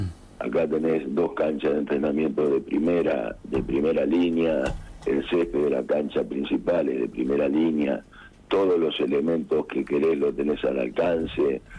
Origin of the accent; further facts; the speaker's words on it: La Plata, Buenos Aires Province, Argentina; born there; now in Misiones, Argentina; En La Plata.